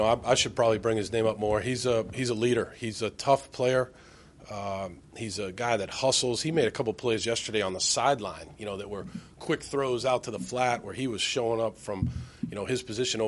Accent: Massachusetts, United States; I'm just kidding. I'm from Massachusetts.

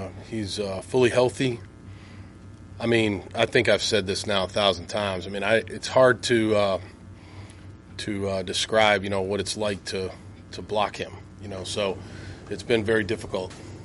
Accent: Boston, Massachusetts, United States; Yeah, no, I mean, I would say as a Bostonian, he's speaking like a true New Yorker that he is.

